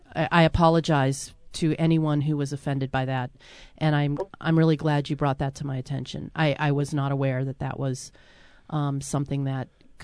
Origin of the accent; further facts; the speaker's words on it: United States; also born or lived in Virginia / California / Missouri / Kentucky; I'm from a lot of different places. I grew up in a military family. So